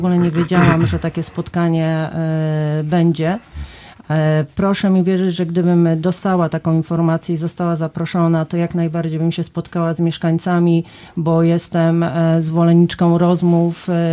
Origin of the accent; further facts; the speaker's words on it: Gorzów Wielkopolski, Lubusz Voivodeship, Poland; rodowita gorzowianka, przedsiębiorcy gorzowski od prawie 20 lat.